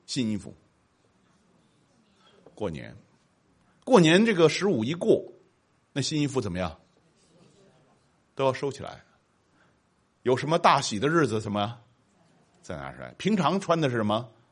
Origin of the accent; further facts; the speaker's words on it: China; 我们中国人很强烈的这种观念